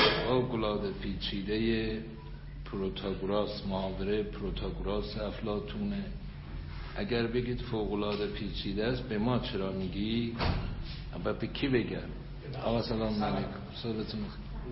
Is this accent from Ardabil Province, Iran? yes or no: yes; Ardabil, Ardabil Province, Iran; born there; من در اردبیل به دنیا آمدم، تابستان اونجا میرم، یه خونه کوچکی دارم